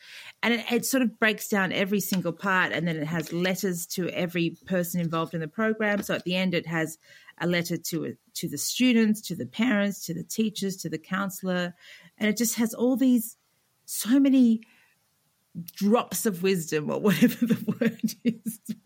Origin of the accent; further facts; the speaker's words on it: Australia; And I'm Australian. I haven't had a lot of access to snow in my life.